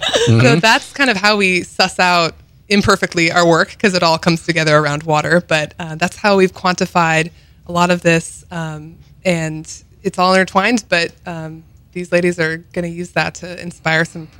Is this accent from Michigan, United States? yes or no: yes; Grand Rapids, Michigan, United States; now in New Orleans, United States; I am from Grand Rapids, Michigan, and I moved down here just a couple days before Katrina hit to go to undergrad at Tulane.